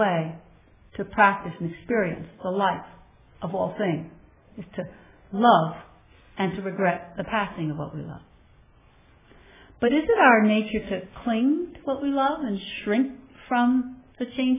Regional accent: New York, United States; That's not because I'm so enlightened, because I'm from New York. They don't do so what in New York.

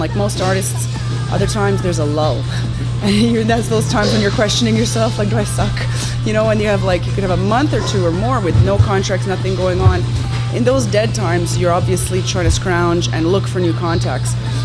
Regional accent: Montreal, Quebec, Canada; I moved here in 73. I was 3 years old. Talk about culture shock. I grew up in the West Island.

